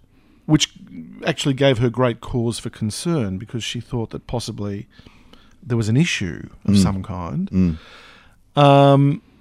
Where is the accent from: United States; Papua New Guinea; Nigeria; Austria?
Papua New Guinea; I am from New Guinea.